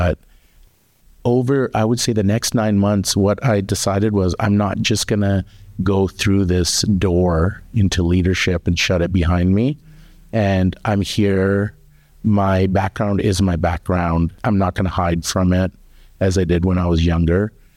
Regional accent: Canada; born and raised in Canada. I speak Punjabi, I speak rudimentary Hindi

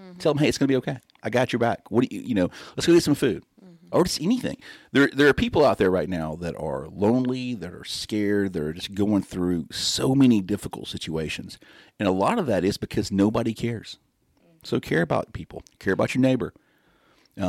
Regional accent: Bessemer, Alabama, United States; I grew up in Bessemer, Hueytown. I went to Davis Middle School, played football at Davis. I was supposed to go to Lanier, but I lived in Bessemer.

